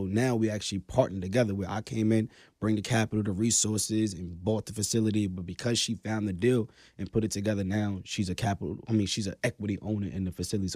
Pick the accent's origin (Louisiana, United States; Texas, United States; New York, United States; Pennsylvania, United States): New York, United States; Brooklyn; So I'm growing up in Brooklyn. I'm seeing gangbangers. I'm seeing drug dealers. I'm seeing scammers.